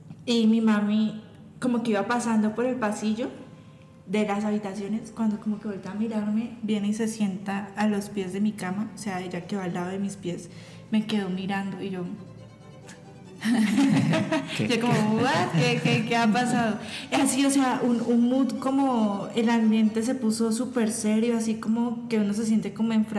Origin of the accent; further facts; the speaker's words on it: Bucaramanga, Santander, Colombia; Yo vivía, pues soy santandereana, soy bumanguesa, vivía en Bucaramanga. Entonces, pues Bucaramanga es una ciudad chiqui.